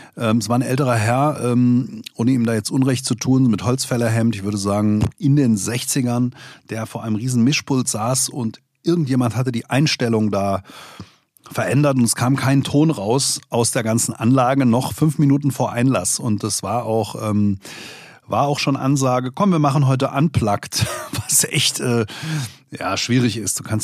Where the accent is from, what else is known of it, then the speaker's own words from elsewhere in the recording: Hesse, Germany; bin Hesse, bin in Hessen unterwegs